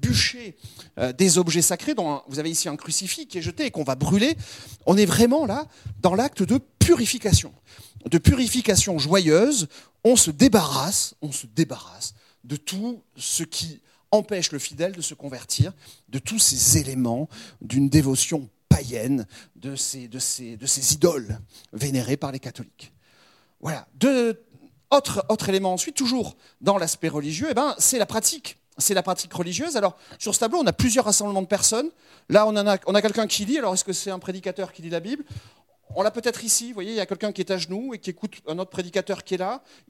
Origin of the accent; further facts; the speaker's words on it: Lyon, Auvergne-Rhône-Alpes, France; Mais enfin, moi, je suis de Lyon